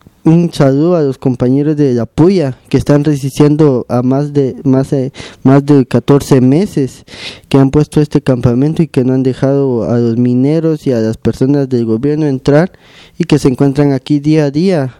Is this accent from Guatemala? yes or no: yes; Guatemala; mostrarles nuestra solidaridad como hermanos guatemaltecos que somos.